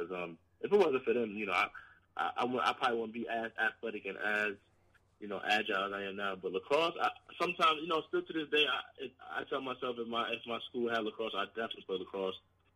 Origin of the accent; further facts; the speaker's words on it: Norfolk, Virginia, United States; born there; I was born in Norfolk, Virginia.